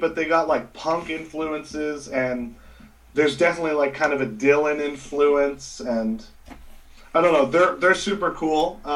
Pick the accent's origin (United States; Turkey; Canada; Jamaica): Canada; Edmonton, Alberta; here in my hometown of Edmonton, so I have a lot of musician friends who are all gigging around the city.